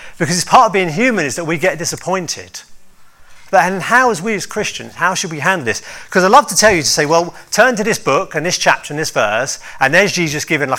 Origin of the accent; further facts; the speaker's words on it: United Kingdom; Now, I don't know, I'm British, I'm not used to all the heat